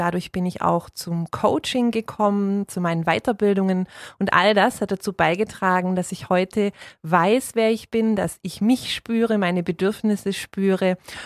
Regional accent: Balingen, Baden-Württemberg, Germany; born there; now in Dietingen, Germany; Ja, ich bin geboren in Balingen, habe aber mittlerweile seit 23 Jahren hier in Rottweil, genauer gesagt in Dietingen, meine Heimat gefunden.

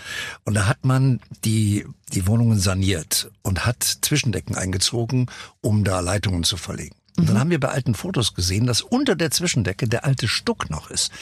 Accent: Northern Germany, Germany; also born or lived in Mallorca; Also als Norddeutscher zumindest ist

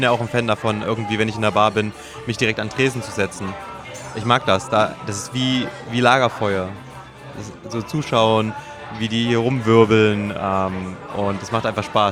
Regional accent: Thuringia, Germany; ich bin ja Thüringer, wir waren in Thüringen

